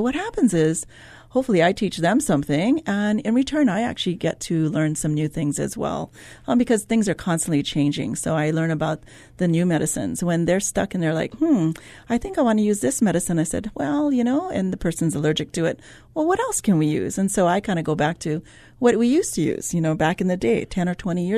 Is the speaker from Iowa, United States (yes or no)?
no; Hilo, Hawaii, United States; And I thought, Wahiawa rains every day, just like where I grew up in Hilo.